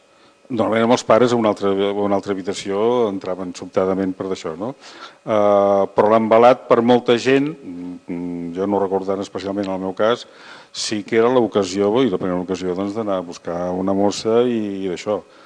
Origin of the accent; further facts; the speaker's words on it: Llorenç del Penedès, Catalonia, Spain; born there; almenys el meu poble de naixença no va arribar, de que anessin tots de gris. Quin o tots de marró. Llorenç del Penedès, del Baix Penedès.